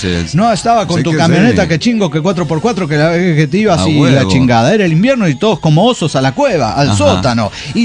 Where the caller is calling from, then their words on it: Puebla, Mexico; de Puebla.